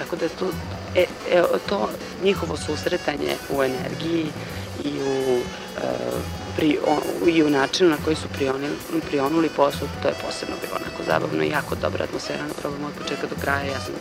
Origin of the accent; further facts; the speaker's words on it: Novi Sad, Vojvodina, Serbia; ja jesam Vojvođanka, ja sam Novosađanka